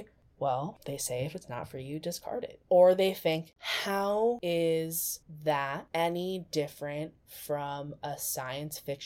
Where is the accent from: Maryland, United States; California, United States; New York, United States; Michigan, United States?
California, United States; Los Angeles; And like, I grew up in Los Angeles.